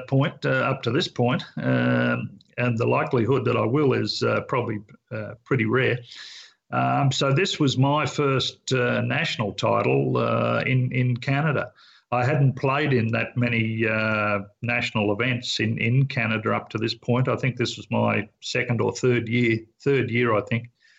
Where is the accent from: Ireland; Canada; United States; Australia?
Australia; they were interviewing me as an Australian to say how did I like this weather